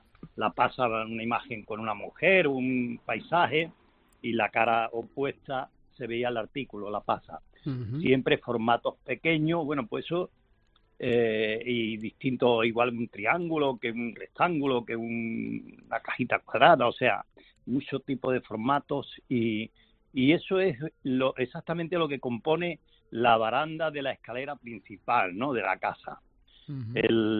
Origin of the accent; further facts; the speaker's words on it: Moclinejo, Andalusia, Spain; Es la pedanía donde yo nací. Yo soy de Moclinejo, de la pedanía del Bardés, donde nací.